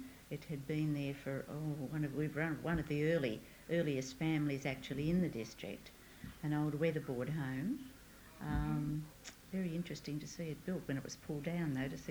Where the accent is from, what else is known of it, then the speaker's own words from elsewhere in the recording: Blacktown, New South Wales, Australia; born there; I live at Kimberley, Beaconsfield Road, Rooty Hill. I was born on the 30th of September 1929 at Blacktown. I'm married. I'm Australian